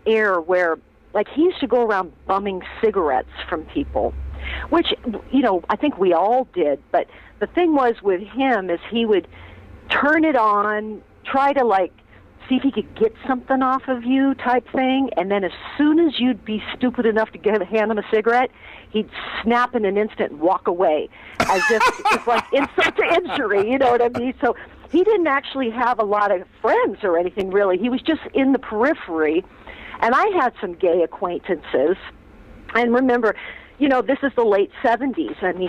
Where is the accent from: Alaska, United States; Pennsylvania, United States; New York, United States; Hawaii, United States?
Hawaii, United States; Waimanalo; also born or lived in California; I was born in California. My family moved to Waimanalo, Hawaii when I was a young infant. So all of my formative years were spent in Waimanalo, Hawaii, which is on the island of Oahu.